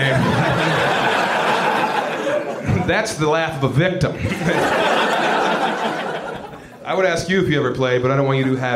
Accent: Colorado, United States; But hey, I'm from Colorado. We kind of invented it, so it's okay.

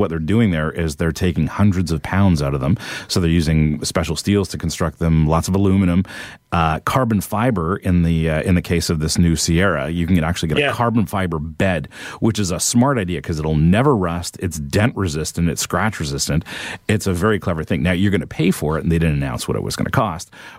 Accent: St. Catharines, Ontario, Canada; That's my hometown.

